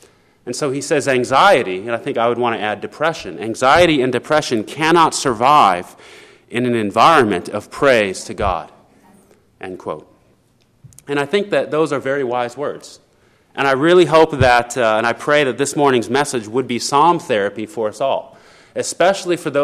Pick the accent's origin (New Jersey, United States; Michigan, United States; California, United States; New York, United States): California, United States; Los Angeles; I was born and raised in Los Angeles.